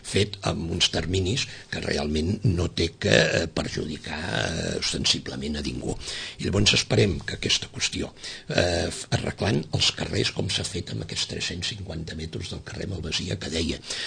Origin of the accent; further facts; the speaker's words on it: Sitges, Catalonia, Spain; jo soc fill de Sitges i porto ja uns quants quants anys de la meva vida.